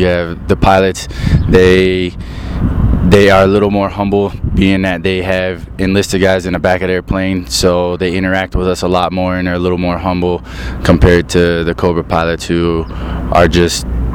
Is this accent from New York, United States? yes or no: no; Florida, United States; Growing up in Florida with all that heat and humidity, I'm a very much a tropical person